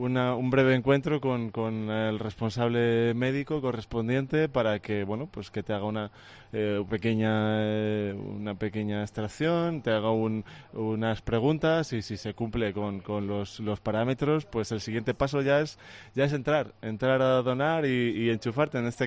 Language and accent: Spanish; Medina de Rioseco, Castile and León, Spain; Yo soy de Medina de Rioseco